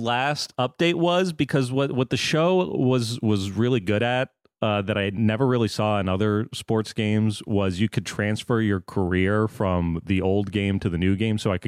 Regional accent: Florida, United States; also born or lived in New York; I grew up in Florida, so I was a Marlins fan. Lived in New York, so I became a Mets fan.

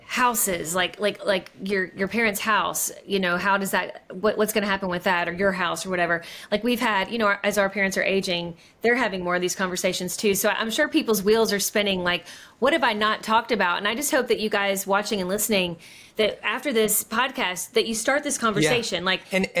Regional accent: Kentucky, United States; now in Georgia, United States; like we live away from our home state. We're from Kentucky. We live in Georgia.

